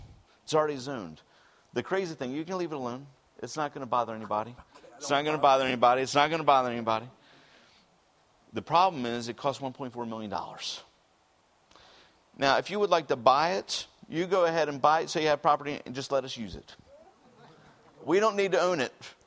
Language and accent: English; Baltimore, Maryland, United States; moved away as an adult; now in Arad, Israel; I am from Baltimore. I am a Baltimorean. I graduated Mount St. Joe.